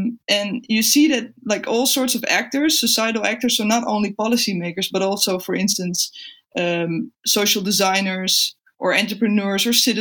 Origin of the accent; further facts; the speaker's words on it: Netherlands; I'm a researcher from the Netherlands. I work at Utrecht University